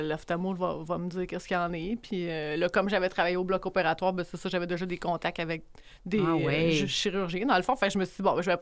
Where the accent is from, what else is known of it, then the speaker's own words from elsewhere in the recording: Quebec, Canada; moved away as an adult; now in Montreal, Canada; j'arrive à Montréal, parce que moi, je viens de la région de la Mauricie. Donc, c'est le party qui commence. Je sors de la campagne pour m'en venir en ville